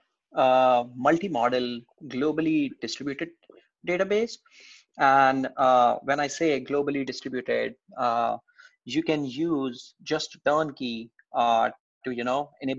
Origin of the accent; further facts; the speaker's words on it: India; now in Seattle, United States; So I'm based in Seattle right now. I'm originally from India, and I came to US, I guess, almost 4 years back.